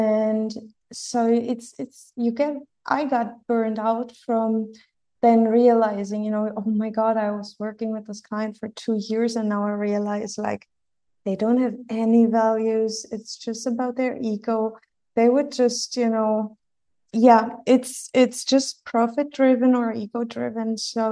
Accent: Berlin, Germany; so I was born and bred in Berlin. And when I was in my early 20s, Berlin really flourished with the creatives.

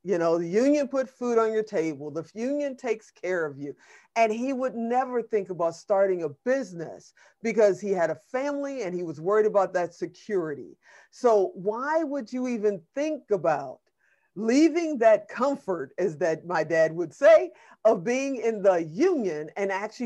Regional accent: Chicago, Illinois, United States; I mean, I'm originally from Chicago, and yep. Chicago has changed and changed and changed over the years.

